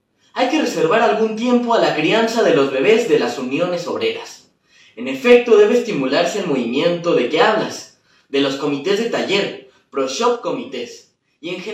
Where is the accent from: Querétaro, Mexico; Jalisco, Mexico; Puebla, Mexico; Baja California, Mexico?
Jalisco, Mexico; Guadalajara; now in Mexico City, Mexico; soy de Guadalajara, Jalisco, y estudio estudios latinoamericanos en la Facultad de Filosofía y Letras de la UNAM.